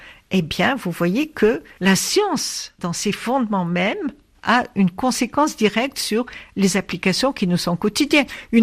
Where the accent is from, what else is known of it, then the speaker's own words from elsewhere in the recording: Tunisia; Et en tant que Tunisienne, j'ai eu l'occasion de travailler avec des collègues français